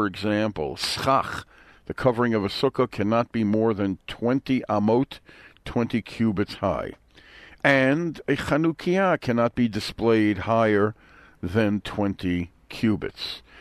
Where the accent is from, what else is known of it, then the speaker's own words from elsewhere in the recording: Brooklyn, New York, United States; accent: Brooklyn; my Brooklyn accent gets in the way sometimes there